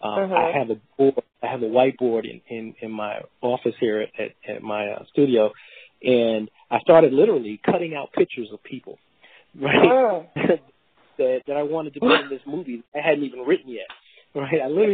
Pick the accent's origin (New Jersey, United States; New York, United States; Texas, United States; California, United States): New York, United States; New York City; And we are bringing this movie to New York, my hometown.